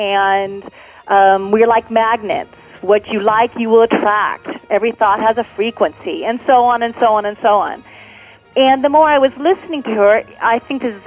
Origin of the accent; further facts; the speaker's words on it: United States; now in Slovenia; I'm calling from Slovenia. I'm calling from Europe.